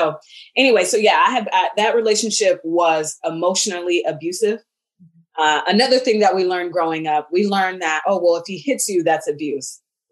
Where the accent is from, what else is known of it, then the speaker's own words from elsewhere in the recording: Seattle, Washington, United States; Again, I told you I was from Seattle. Right. I was in Atlanta at that time.